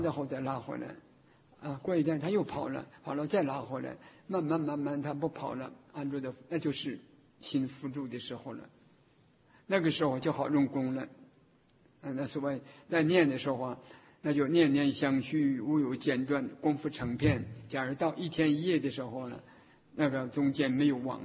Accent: Northeast China, China; 这个在我的家乡啊，在东北，中国大陆的东北。

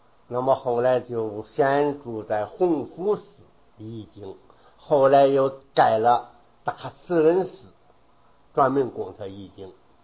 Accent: China; 那么替我们中国人最真光荣的一次

